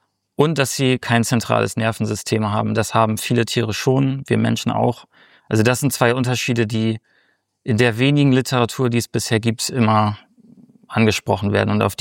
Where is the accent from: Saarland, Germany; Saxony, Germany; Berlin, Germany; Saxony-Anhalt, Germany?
Berlin, Germany; ich als Berliner bin nicht oft im Buchenwald